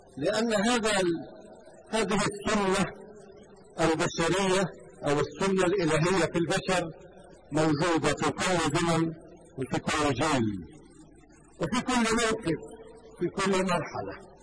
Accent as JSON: {"language": "Arabic", "country": "Lebanon", "said": "نحن كلبنانيين واجهنا تحت عنوان المقاومة هذا التهديد الصهيوني لوطننا ولبلدنا ولشعبنا"}